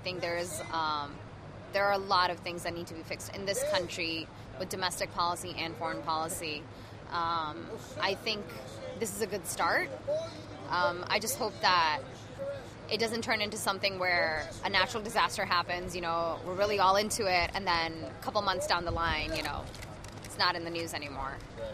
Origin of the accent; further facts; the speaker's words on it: Michigan, United States; now in New York, United States; I'm originally from Michigan. Okay. But I moved to New York about a month ago.